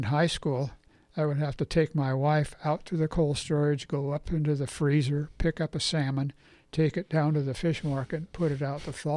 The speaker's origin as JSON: {"language": "English", "town": "Fairbanks", "region": "Alaska", "country": "United States", "tie": "born there", "said": "Since I was born in Fairbanks in Alaska in 1940, Alaska, required the men to sign up for the draft."}